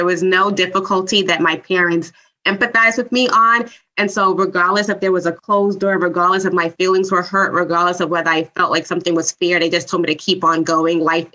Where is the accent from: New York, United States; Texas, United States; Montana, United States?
New York, United States; New York City; I am from New York City originally. I am one of four, the oldest of four.